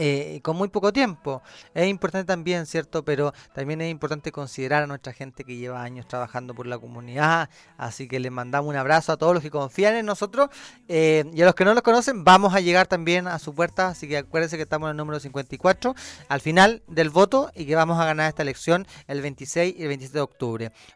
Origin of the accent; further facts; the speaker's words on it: Ñiquén, Ñuble, Chile; Muchos me conocen desde niño, yo soy nacido y criado en Ñiquén, estudié en el Liceo San Gregorio